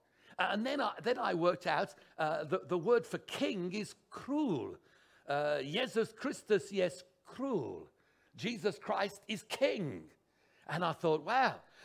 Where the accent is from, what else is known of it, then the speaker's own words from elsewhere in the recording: Australia; they all know I don't speak a word of Polish. I'm Australian